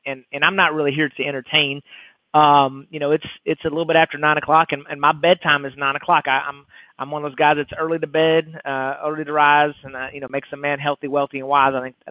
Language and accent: English; Tyler, Texas, United States; now in McKinney, United States; I'm just a good old East Texas boy. I grew up out in the Tyler, Texas area, and the last 20, I guess about 6 years, I've been in McKinney, Texas, which is just north of Dallas.